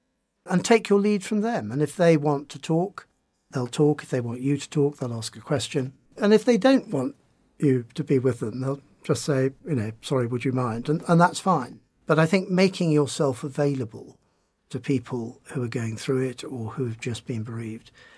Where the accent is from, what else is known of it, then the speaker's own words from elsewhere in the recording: United Kingdom; I'm British.